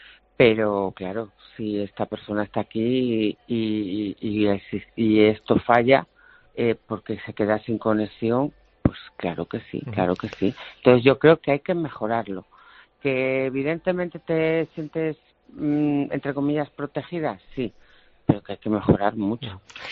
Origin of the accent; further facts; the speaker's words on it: León, Castile and León, Spain; yo soy de León, y viajé a León